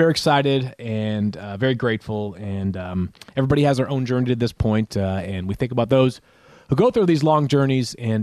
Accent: Boston, Massachusetts, United States; As you mentioned, I'm from Boston.

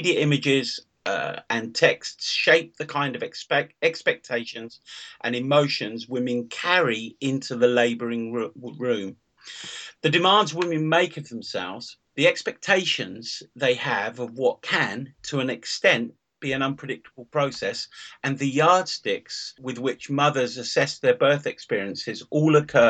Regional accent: Leicester, East Midlands, United Kingdom; I mean, one of the articles is from my hometown.

